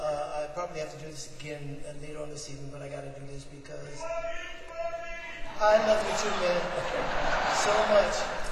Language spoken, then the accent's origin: English; Detroit, Michigan, United States; when I was a kid and when I was growing up in Detroit, longing for show business